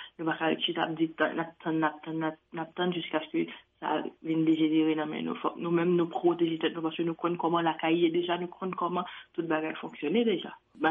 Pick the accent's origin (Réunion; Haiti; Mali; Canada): Haiti; Moi-même, en tant que haïtienne